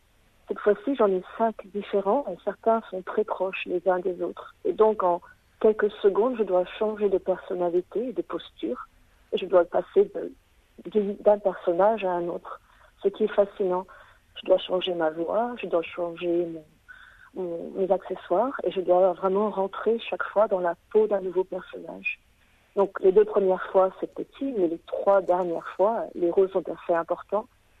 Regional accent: Réunion; now in Perth, Australia; Je suis française de La Réunion, mais j'habite à Perth en Australie avec ma famille.

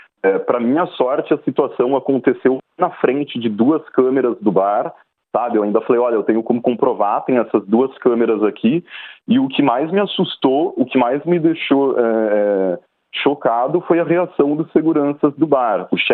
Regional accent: Brazil; eu falei, olha, eu sou brasileiro também, veja só.

